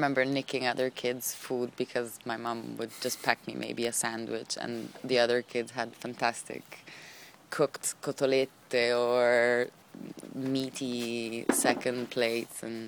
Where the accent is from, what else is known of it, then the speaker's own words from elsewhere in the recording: Rome, Lazio, Italy; I grew up in Rome. Yeah. I did.